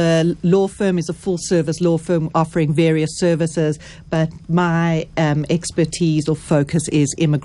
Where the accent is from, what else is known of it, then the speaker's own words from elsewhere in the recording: Johannesburg, Gauteng, South Africa; moved away as an adult; I was born and raised in South Africa.